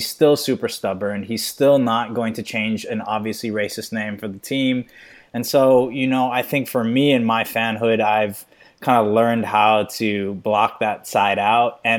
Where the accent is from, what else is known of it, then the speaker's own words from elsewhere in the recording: Honolulu, Hawaii, United States; Yeah, so I'm born and raised in Honolulu, Hawaii.